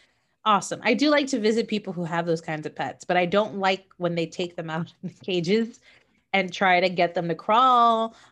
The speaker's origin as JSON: {"language": "English", "region": "Florida", "country": "United States", "said": "The problem is we're from Florida, right?"}